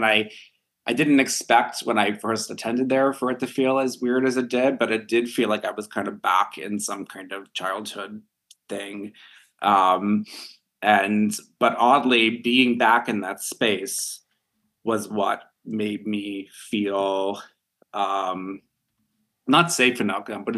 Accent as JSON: {"language": "English", "region": "New York", "country": "United States", "lives_now": "Los Angeles, United States", "said": "I'm from New York originally."}